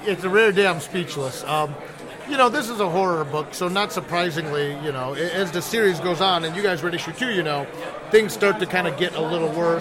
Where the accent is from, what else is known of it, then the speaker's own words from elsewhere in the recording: Toledo, Ohio, United States; And I grew up in Toledo